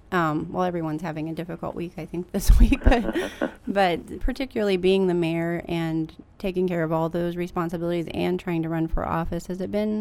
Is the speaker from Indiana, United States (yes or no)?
yes; Richmond, Indiana, United States; We grew up in in Richmond and Wayne County, and you know, we said the same thing that kids say today. There's nothing to do in Wayne County.